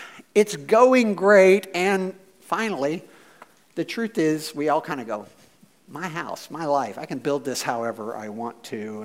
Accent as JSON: {"language": "English", "region": "Missouri", "country": "United States", "said": "I was like, we should get a mobile home. I'm from Missouri. It seemed like a good idea."}